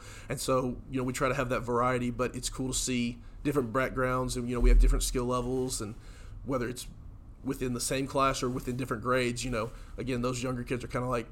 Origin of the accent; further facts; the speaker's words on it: Memphis, Tennessee, United States; Born and raised in Memphis.